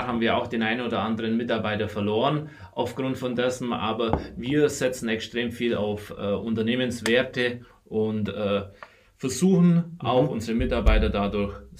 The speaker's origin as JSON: {"language": "German", "town": "Mödingen", "region": "Bavaria", "country": "Germany", "said": "Ich bin aus Mödingen"}